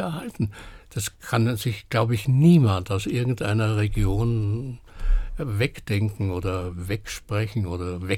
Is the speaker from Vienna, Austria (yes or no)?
yes; Vienna, Austria; Aber Klassik ist natürlich, als Wiener bist du mit Klassik natürlich irgendwo sehr verbunden und auch mit Operette oder solchen Sachen.